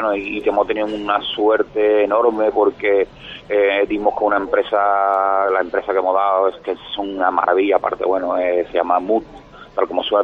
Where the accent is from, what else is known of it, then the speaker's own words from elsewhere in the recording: Barbate, Andalusia, Spain; Estoy aquí en mi pueblo, en Barbate, aquí tomando un cafelito